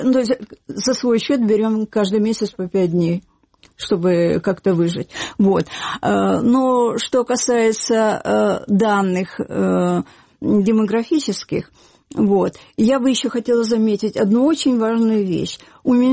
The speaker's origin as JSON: {"language": "Russian", "country": "Russia", "moved": "as an adult", "lives_now": "Kyiv, Ukraine"}